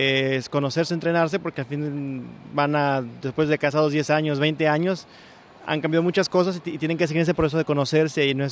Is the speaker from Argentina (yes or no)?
no; Mexico; de México.